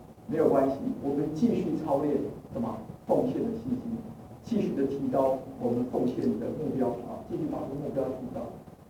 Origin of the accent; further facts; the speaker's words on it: China; 我们中国人呢非常好学习，我们说学而无止境